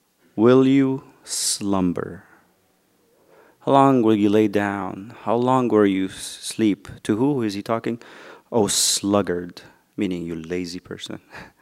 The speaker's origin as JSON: {"language": "English", "country": "Egypt", "tie": "born or raised there", "moved": "yes", "lives_now": "United States", "said": "I grew up in Egypt. I got beat up, all right?"}